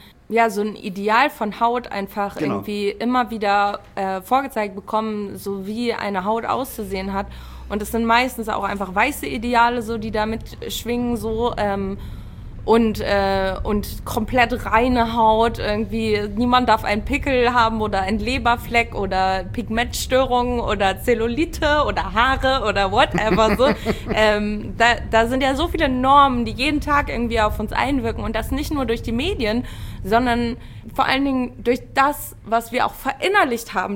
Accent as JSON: {"language": "German", "town": "Ahrensburg", "region": "Schleswig-Holstein", "country": "Germany", "tie": "born or raised there"}